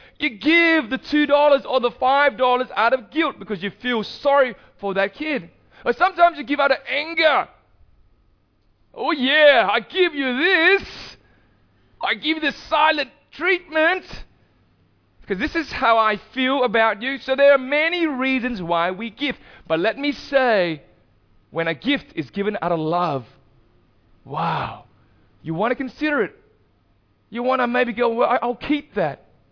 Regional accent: Vietnam; moved away; We were refugees. Most of you would know that I'm from Vietnam. We were refugees and we came here

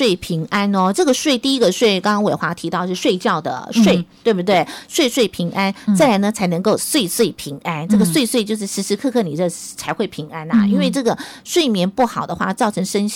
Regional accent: Taiwan; 我们台湾人啊，每年吃掉的那个安眠药真的很可怕

